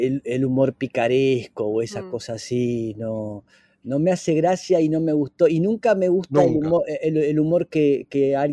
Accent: San Isidro, Buenos Aires Province, Argentina; born there; Imagínate, yo nací en San Isidro, en las Lomas de San Isidro, y ellos vivían en Villa de Lina.

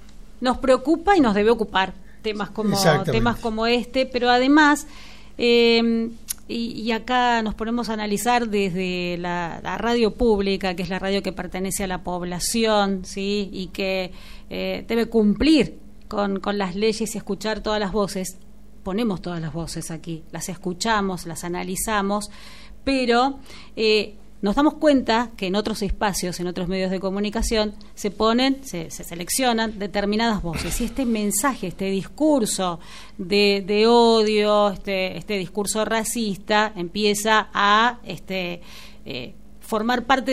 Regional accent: Mendoza, Argentina; soy mendocina pero no ejerzo

